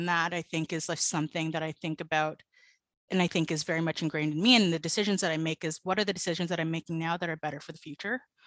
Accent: Toronto, Ontario, Canada; also born or lived in Vancouver; born in Vancouver, raised in Toronto.

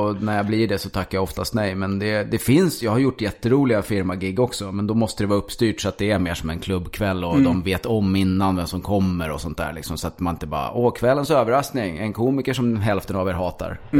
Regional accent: Stockholm, Stockholm County, Sweden; born there; also born or lived in here and there; är född i Stockholm, sen har jag bott här och där. Men jag kom tillbaka till Stockholm 89.

